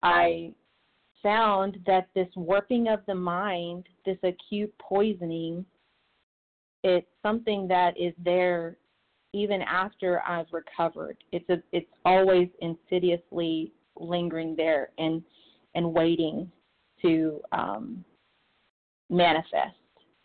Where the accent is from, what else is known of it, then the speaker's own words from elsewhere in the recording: Arkansas, United States; I am from Arkansas.